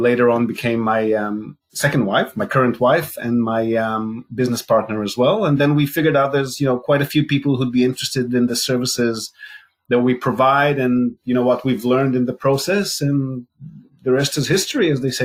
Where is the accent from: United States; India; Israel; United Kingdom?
Israel; moved away as an adult; also born or lived in Australia / Japan; Okay, well, I'm Israeli, born and bred in Israel. I moved to Australia in my late 20s, and I was living there comfortably till I met my my first wife, and she was Japanese.